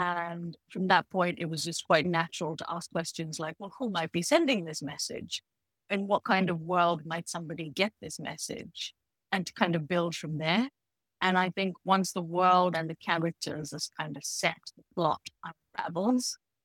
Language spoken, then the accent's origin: English; United Kingdom; I am a British Indian author who writes mostly fantasy and sci-fi.